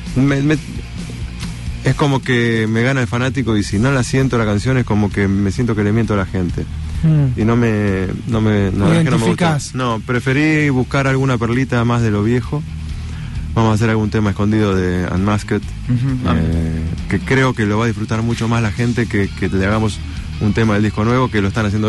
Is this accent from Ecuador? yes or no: no; Argentina; soy argentino, estoy allá, estamos cayéndonos